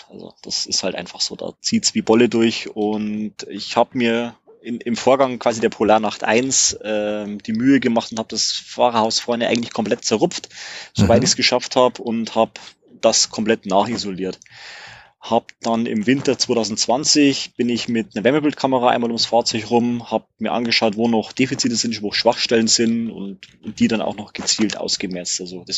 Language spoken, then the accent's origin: German; Regensburg, Bavaria, Germany; Ich komme aus Regensburg. Das ist ja in der Nähe von München, sage ich mal, am nördlichsten Punkt der Donau.